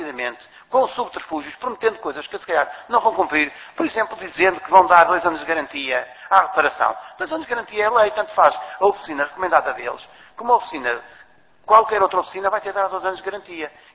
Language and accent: Portuguese; Portugal; Mas como somos portugueses, no passado não havia grande controle